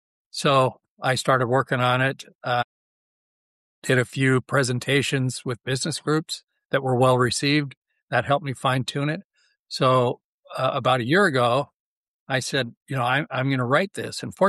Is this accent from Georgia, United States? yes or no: no; Seattle, Washington, United States; Not to be too boastful of my hometown team, but I'm in Seattle, and the Seattle Seahawks this year have that synergy.